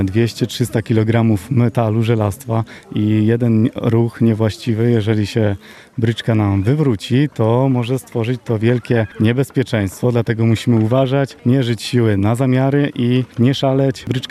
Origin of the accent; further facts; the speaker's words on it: Subcarpathian Voivodeship, Poland; Jesteśmy z okolic Stalowej Woli, wraz z siostrą prowadzę szkółkę jeździecką.